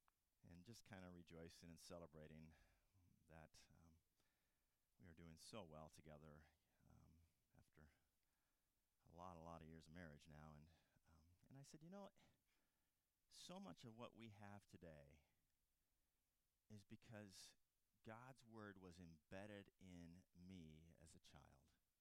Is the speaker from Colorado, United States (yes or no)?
yes; Colorado, United States; I'm from Colorado.